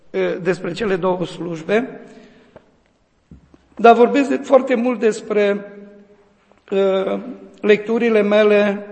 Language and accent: Romanian; Bistrița-Năsăud, Romania; Noi mergeam, noi năsăudeni, eu sunt de lângă Năsăud